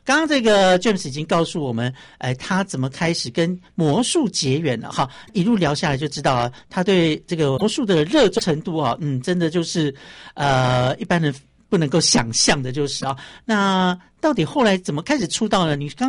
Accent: Sanyi, Miaoli County, Taiwan; 在三义苗栗那边吧

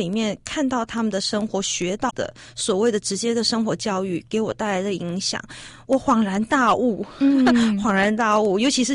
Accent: Miaoli County, Taiwan; 我是苗栗的客家人。

